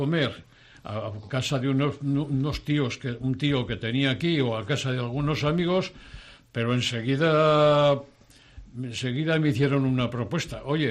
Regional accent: Tarazona, Aragon, Spain; como somos de Tarada, además de Aragón, somos de Tarazona

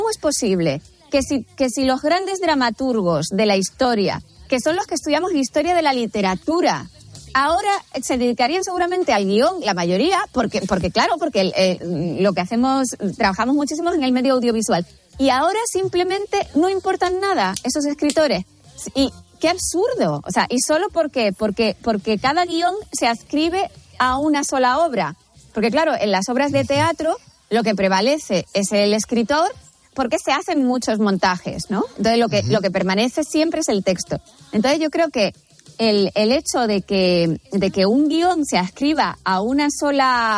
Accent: Tenerife, Canary Islands, Spain; Hemos rodado la mitad de la película en mi tierra, en Tenerife

